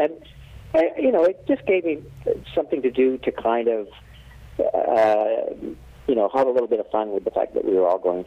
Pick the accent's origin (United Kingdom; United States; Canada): Canada; I'm a Canadian, and I went to school in Boston.